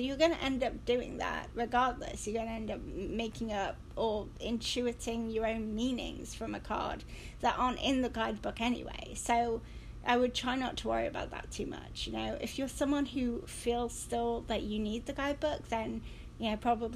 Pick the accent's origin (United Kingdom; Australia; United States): United Kingdom; England; because I'm English and I need one